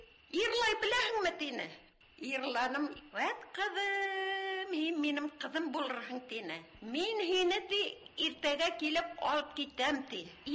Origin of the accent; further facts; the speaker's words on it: Sterlitamak, Bashkortostan, Russia; Әйтәм, мин Стерлиннән Өфөгә килдем. Өфөнән шунда Мәскәүгә килдем, мин әйтәм.